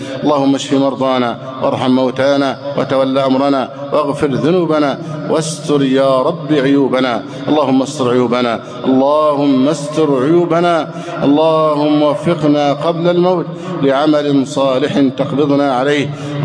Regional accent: Egypt; اللهم احفظ بلدنا مصر أمنا أمانا

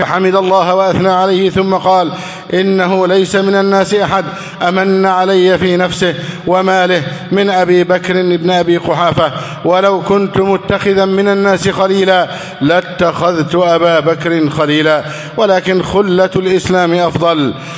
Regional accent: Egypt; اللهم احفظ بلدنا مصر

